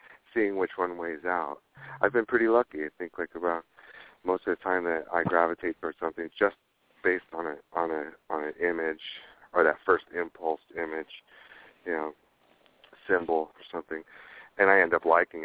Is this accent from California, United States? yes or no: yes; Los Angeles, California, United States; also born or lived in Maine; Born in L.A. In the Glassell Park, Glendale area. I was born in the General Hospital. And lived in Los Angeles as a child for about 3 or 4 years